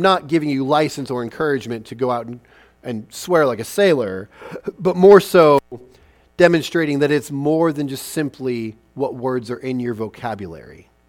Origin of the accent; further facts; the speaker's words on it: Midwest, United States; but I grew up in the Midwest, and what I've learned of Midwest nice is often it's partnered with a heavy layer of sarcasm